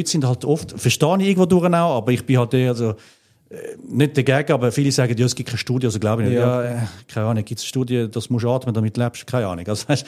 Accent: Switzerland; Ich bin Schweizer, ich darf das sagen.

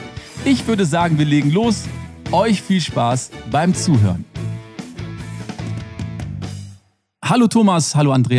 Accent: Rhineland, Germany; Da habe ich natürlich als Rheinländer direkt gedacht, erste Schneeflocke, bin ich raus mit dem Auto

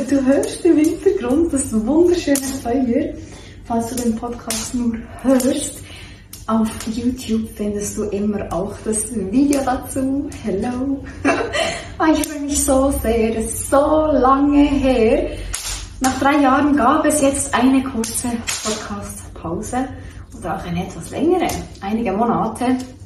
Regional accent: Bern, Switzerland; wo ich einfach auch Schweizerdeutsch rede, weil ich bin Bernerin und das ist doch einfach eine schöne Sprache, oder?

